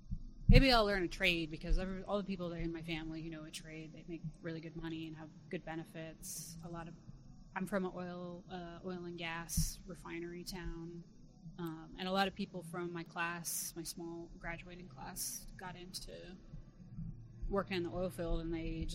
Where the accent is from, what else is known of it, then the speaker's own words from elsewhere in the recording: Alaska, United States; now in Texas, United States; even though I live in Texas now, I'm from Alaska, and growing up, all the men in my family are blue collar workers.